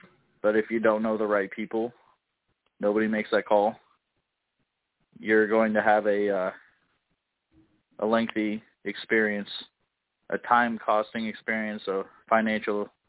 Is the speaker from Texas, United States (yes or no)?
no; Chicago, Illinois, United States; It's a racket everywhere. I'm from Chicago.